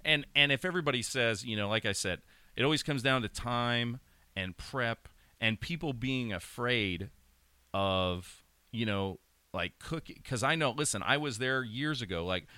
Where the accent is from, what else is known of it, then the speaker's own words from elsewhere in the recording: Pennsylvania, United States; I remember, you know, growing up in Pennsylvania